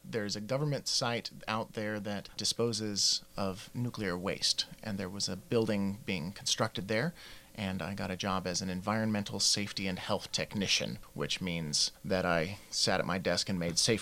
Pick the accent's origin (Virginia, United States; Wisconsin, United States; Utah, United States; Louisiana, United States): Utah, United States; moved away; also born or lived in Idaho; I was born and raised largely in Utah, and for the previous 10 or so years, I was in Idaho and only moved to the Pacific Northwest about a year and a half ago.